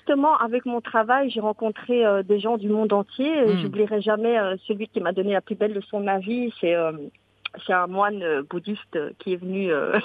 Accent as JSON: {"language": "French", "country": "Belgium", "tie": "born or raised there", "said": "je suis née en Belgique. J'ai grandi auprès des têtes blondes parce que mon père a toujours fait en sorte d'habiter dans des quartiers à faible fréquentation de migrants ou d'immigrés"}